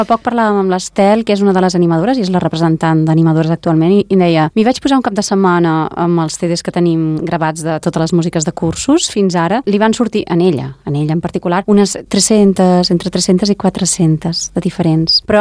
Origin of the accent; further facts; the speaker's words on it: Catalonia, Spain; Nosaltres, com a catalans, estem acostumats a un tipus de danses, a uns compassos i a uns passos.